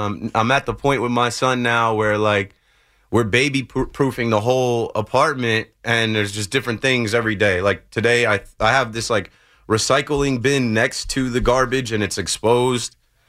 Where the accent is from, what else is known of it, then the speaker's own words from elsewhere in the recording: New Jersey, United States; I grew up in Monmouth County down the shore where that's right in the middle.